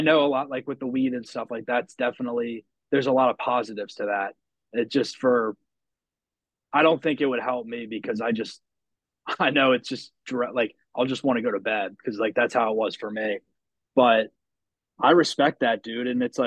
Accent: Maryland, United States; I grew up in Maryland, but I was down in Florida for a year

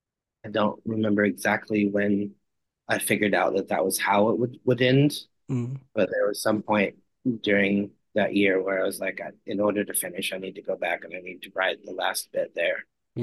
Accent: Oklahoma, United States; Maybe a stupid thing to say, but growing up in Oklahoma, I didn't really think of it as part of the South.

